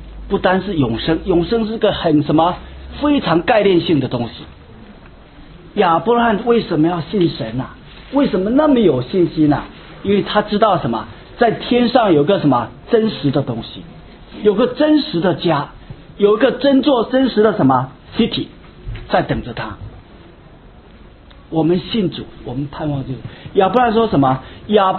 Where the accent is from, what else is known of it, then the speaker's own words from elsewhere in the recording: Xiamen, Fujian, China; now in United States; 据说鼓浪屿医院呢也开不下去了，这就是我的家乡